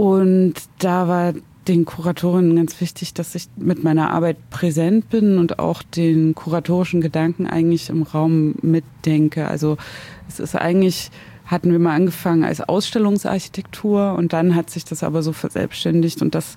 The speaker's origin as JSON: {"language": "German", "town": "Zwickau", "region": "Saxony", "country": "Germany", "tie": "born there", "said": "ich bin ja 84 in Zwickau geboren, gerade noch so DDR. Als 89 die Mauer gefallen ist, war ich 5."}